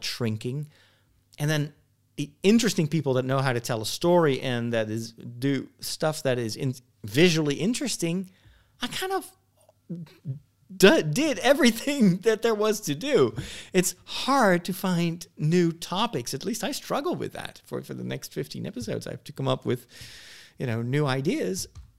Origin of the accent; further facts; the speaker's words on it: Netherlands; English is a second language; But I always felt more of an international citizen than a Dutchman. Proof is in the pudding. I'm speaking English right now.